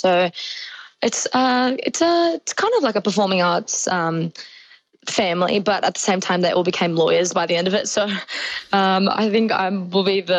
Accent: Sydney, New South Wales, Australia; born and raised in Sydney, Australia has been, you know, that's where I live.

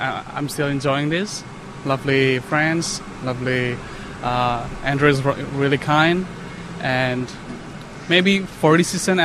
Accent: Indonesia; now in Australia; I come from Indonesia. If you heard Bali, I live there.

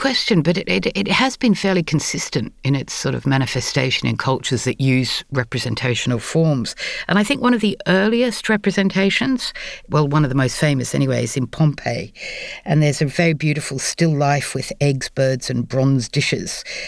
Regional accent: Australia; now in London, United Kingdom; I'm an Australian writer who lives in London.

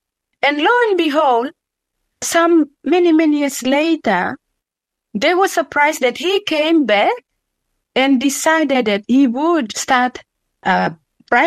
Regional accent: Biala, Papua New Guinea; I grew up in a remote village that's in Papua New Guinea. My traditional place that I grew up with was Biala.

